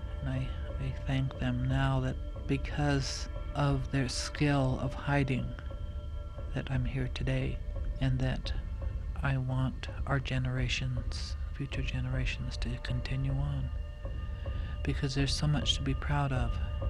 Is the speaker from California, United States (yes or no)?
yes; California, United States; California. That's in the northeastern Sierras, close to the border of California. I was always proud of being Indian.